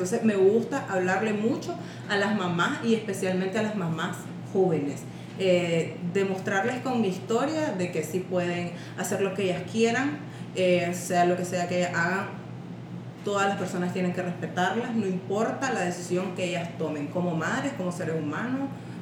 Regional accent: Estelí, Nicaragua; Yo soy de Estelí, entonces en el pueblo pequeño donde todo el mundo se da cuenta de todo.

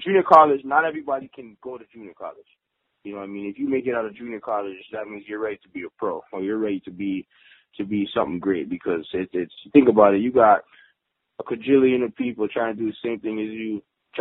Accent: Toronto, Ontario, Canada; now in Brampton, Canada; I'm from Toronto, but I've been living in Brampton, I've been in Saga, and then been in Brampton for a while. So, say being a Brampton native

